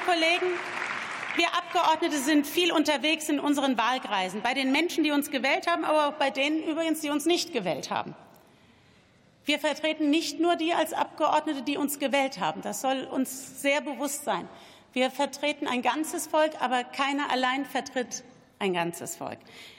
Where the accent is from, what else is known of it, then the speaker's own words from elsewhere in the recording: Bad Kreuznach, Rhineland-Palatinate, Germany; In meiner Heimatstadt Bad Kreuznach haben sie sich zum ersten Mal auf deutschem Boden getroffen.